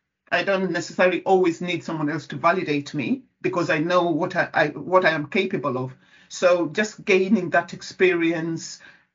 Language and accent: English; Kenya; I'm a Kenyan, so I represent the Kenyan Association there.